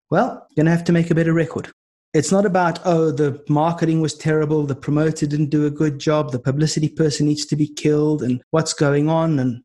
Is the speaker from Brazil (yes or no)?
no; South Africa; maybe I look at it with different eyes because I'm from South Africa.